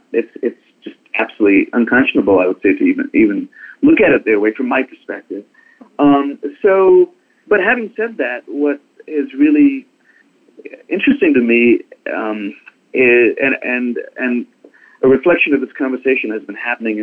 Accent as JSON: {"language": "English", "country": "India", "said": "didn't know I was … from India, you may not even guess I'm Indian."}